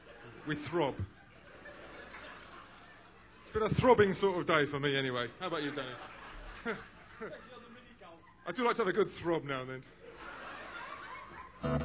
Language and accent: English; England, United Kingdom; yes, we're English, you guessed. It's pale skins. We come from near the Arctic Circle, over there in war-torn Europe.